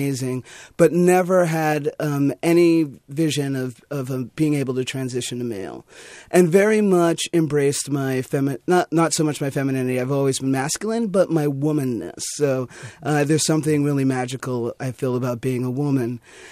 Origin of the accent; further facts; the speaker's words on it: New York, United States; Yeah, I grew up in New York.